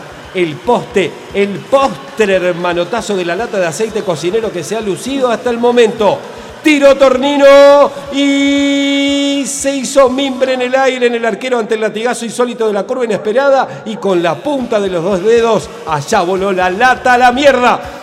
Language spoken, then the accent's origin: Spanish; Rosario, Santa Fe, Argentina; Porque tengo parte de mi vida en Rosario. Yo me siento de Rosario, soy de Rosario también.